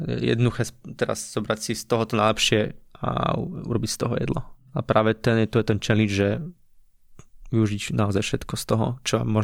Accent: Rusovce, Bratislava Region, Slovakia; A s tým, že ja som z Rusovej, tak som to mal tiež kvázi pod nosom a mohol som tam chodiť celkom často

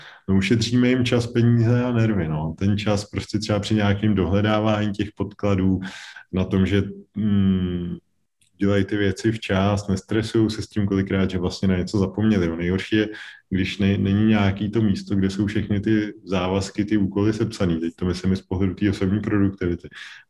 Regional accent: Nymburk, Central Bohemian Region, Czechia; now in Prague, Czechia; Teď jsem z Prahy, jsem teda na plavenina, no už usazení na po 10 letech, ale jsem z Nymburka a na univerzitu jsem teda chodil do Pardubic

